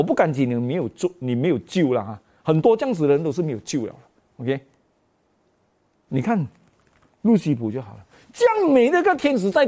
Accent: Malaysia; 吉拉叫吉拉，我们马来西亚人叫吉拉

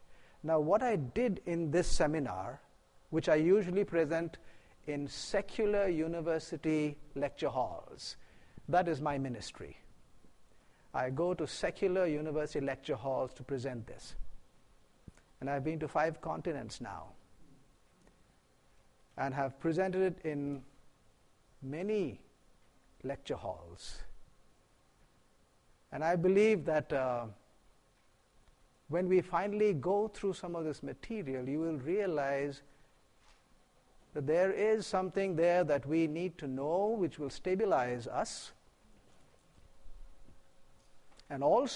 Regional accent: India

